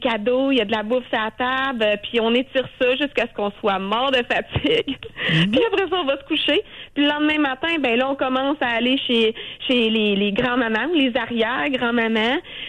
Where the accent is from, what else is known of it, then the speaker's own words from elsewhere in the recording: Quebec City, Quebec, Canada; Moi, je viens de Québec. Écoutez, puis j'ai 33 ans.